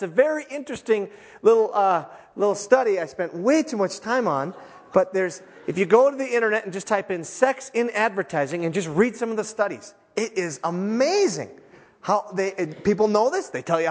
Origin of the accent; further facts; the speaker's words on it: Minnesota, United States; Now, I'm from the Iron Range.